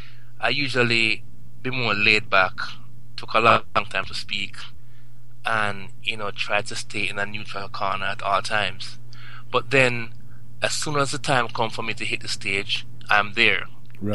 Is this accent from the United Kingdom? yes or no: no; Jamaica; moved away as an adult; now in Connecticut, United States; Oh, no, man. I was born and raised in Jamaica.